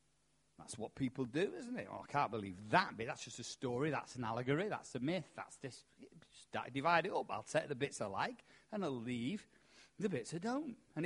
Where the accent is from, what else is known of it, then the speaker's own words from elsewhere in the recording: England, United Kingdom; I mean, I'm not an Arab, am I? I'm English.